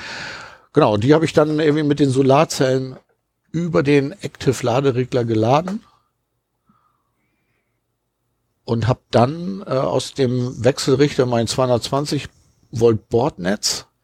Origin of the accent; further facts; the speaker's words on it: Hamburg, Germany; der ja nun wieder in Hamburg ist, meine Heimatstadt.